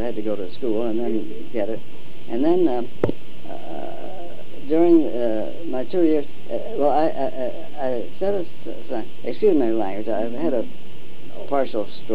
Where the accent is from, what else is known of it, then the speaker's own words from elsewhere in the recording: Seattle, Washington, United States; And then he asked about my aunt one time, who was in Seattle, my hometown.